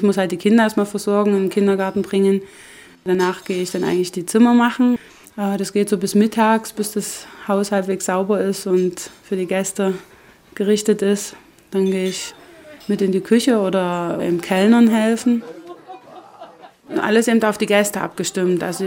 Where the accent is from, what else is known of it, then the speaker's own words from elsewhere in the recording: East Germany, Germany; Ich bin ja in der DDR groß geworden, bin also atheistisch groß geworden.